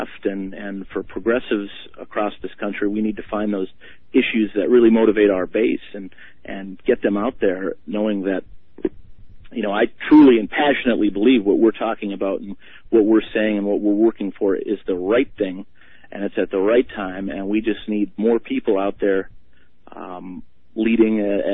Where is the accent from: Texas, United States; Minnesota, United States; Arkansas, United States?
Minnesota, United States; Ely; City I grew up in Ely, has 96% voter turnout many years.